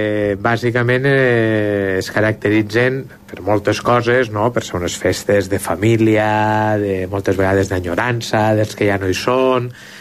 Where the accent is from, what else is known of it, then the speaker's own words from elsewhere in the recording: Xixona, Valencian Community, Spain; jo haig d'estirar cap a casa, sabeu que sóc de Xixona